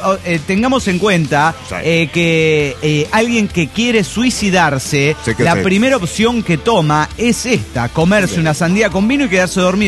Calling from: Oaxaca, Mexico; de Oaxaca, México.

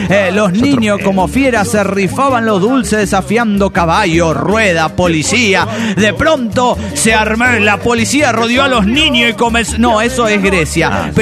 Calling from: Guadalajara, Jalisco, Mexico; de Guadalajara.

